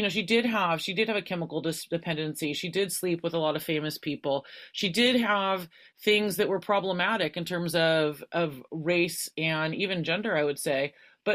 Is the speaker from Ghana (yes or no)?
no; Santa Cruz, California, United States; I was raised in Santa Cruz, California